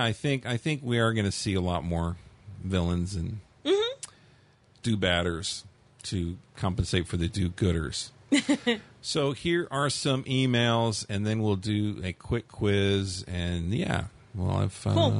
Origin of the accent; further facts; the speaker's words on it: Brooklyn, New York, United States; from Brooklyn.